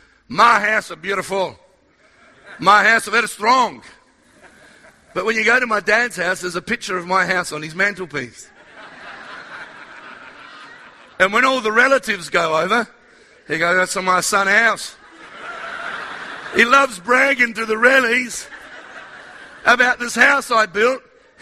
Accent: Australia; also born or lived in South America; And in 1960 it was, we went to South America for a few years, or they did, and I was born in South America. And then at the age of 4, they brought me to Australia.

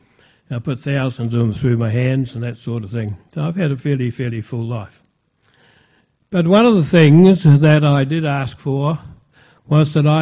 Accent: Invercargill, Southland, New Zealand; born there; also born or lived in Auckland; I was born in Invercargill in 1929, 6 o'clock in the morning. And when I was 11, 12, 13, I went away to be a Marist Brother in Auckland.

